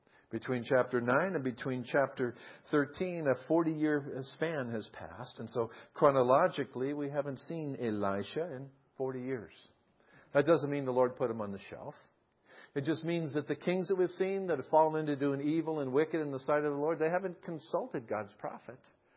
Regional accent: United States; It bothers me because I'm an American citizen and I love this country.

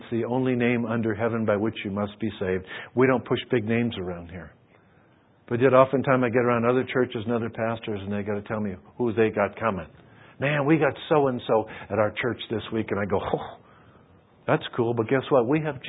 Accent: United States; I'm an American, so I can say this. Americans are spoiled brats today.

